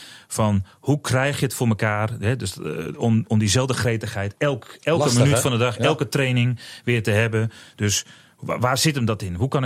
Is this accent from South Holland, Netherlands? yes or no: yes; Rotterdam, South Holland, Netherlands; Ik ben Rotterdammer, dus ik ben een Feyenoord fan.